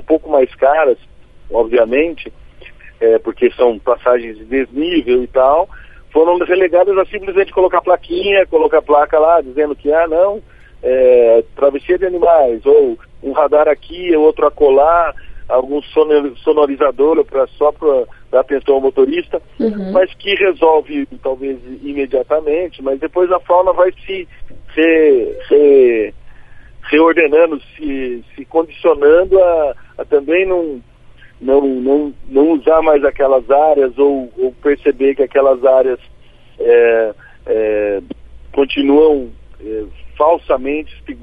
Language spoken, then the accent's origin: Portuguese; Brazil; apesar de a gente às vezes como brasileiro não assustar tanto, né?